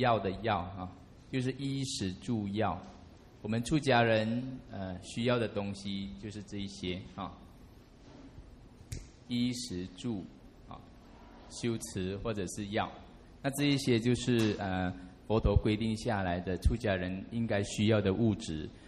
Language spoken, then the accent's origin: Chinese; Malaysia; now in China; 在福岩，我刚从马来西亚来的时候，其实我都觉得哦，福岩哈，个导师的地方应该是非常哦，很庄严，很殊胜。